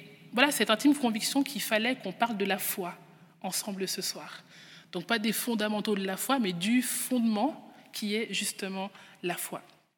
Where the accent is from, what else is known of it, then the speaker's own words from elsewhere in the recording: Geneva, Switzerland; J'ai grandi à l'Armée du Salut à Genève, je suis née, j'ai grandi à Genève.